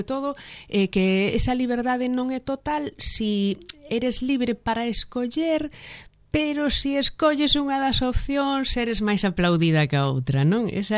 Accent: Santiago de Compostela, Galicia, Spain; eu xa, claro, xa son nena do Ensanche, non? Xa nacín pois nunha Rúa do Ensanche santiagués, entón esa é a miña realidade.

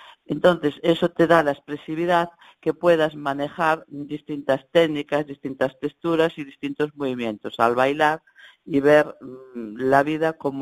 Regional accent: A Coruña, Galicia, Spain; also born or lived in Ponte do Porto; now in Oleiros, Spain; Nací en Ponte do Porto, o que é a zona de Camariñas. Después me vine a Coruña y efectivamente estuve en Coruña pues desde los 9 años, yendo y viniendo, pero mucho tiempo, ¿no? Y cuando me casé me vine para Oleiros. Entonces yo vivo en Oleiros.

